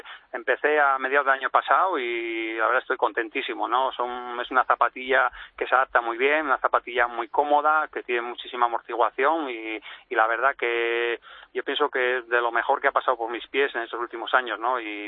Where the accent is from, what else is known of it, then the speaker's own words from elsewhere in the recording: Navarre, Spain; como buen navarro y cabezotas que somos